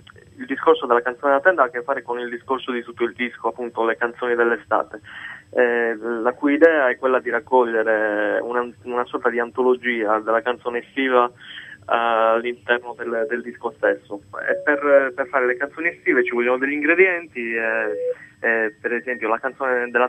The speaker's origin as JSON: {"language": "Italian", "region": "Sardinia", "country": "Italy", "said": "Io sono molto legato alla mia terra"}